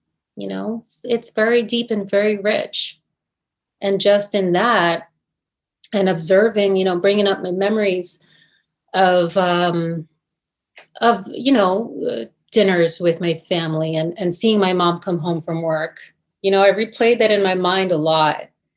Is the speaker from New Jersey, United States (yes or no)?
yes; New Jersey, United States; accent: Jersey; I'm not. I mean, I grew up in New Jersey. Maybe I have a Jersey accent.